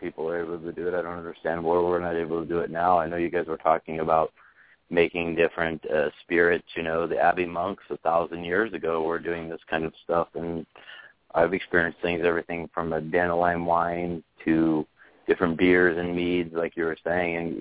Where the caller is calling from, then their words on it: San Diego, California, United States; I'm from San Diego.